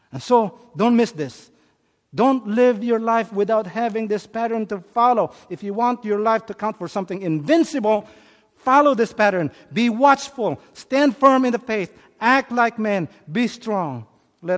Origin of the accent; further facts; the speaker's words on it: Philippines; I grew up that way in the Philippines, actually.